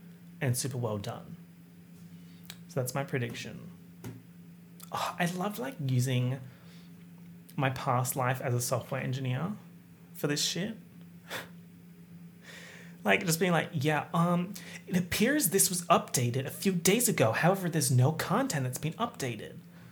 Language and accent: English; Perth, Western Australia, Australia; But also, I'm famously from Perth.